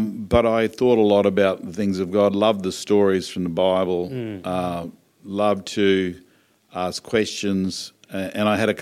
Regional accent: Brisbane, Queensland, Australia; I grew up in Enoggera, which is a suburb of Brisbane.

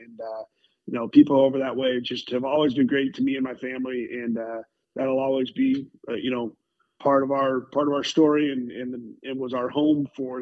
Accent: Illinois, United States; And then as a kid, I grew up in the Lincoln Trail.

